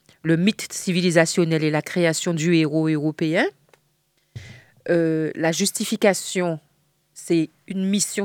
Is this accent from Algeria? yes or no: no; Guadeloupe, France; en tant que mère de famille, en tant que cantillaise, en tant que Guadeloupéenne, Caraïbéenne, afro-descendante